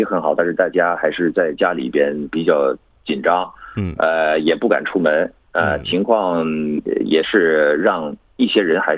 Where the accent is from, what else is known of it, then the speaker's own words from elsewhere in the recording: Australia; Chinese is a second language; also born or lived in mainland Australia; 我是澳洲大陆这边出生的，但是实际上是从小在另外一个地方叫圣诞岛。